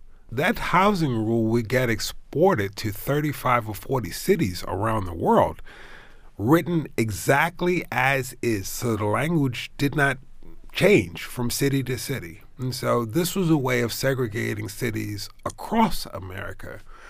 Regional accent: Laurelville, Maryland, United States; Full disclosure, I grew up in Laurelville. I moved to Laurelville when I was about 15 years old, and actually went to Morgan State.

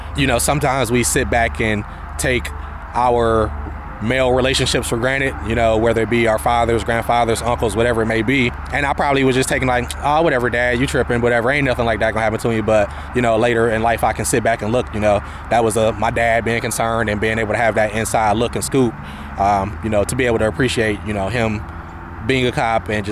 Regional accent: Cleveland, Ohio, United States; It wasn't a glamorous place to live and grow up, but it was still good foundation-wise

